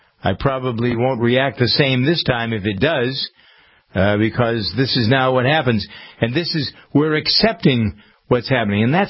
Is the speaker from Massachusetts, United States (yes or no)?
yes; Massachusetts, United States; You can be sure I'll be rattling around in my hometown and my state. The 23rd of January is the primary in Massachusetts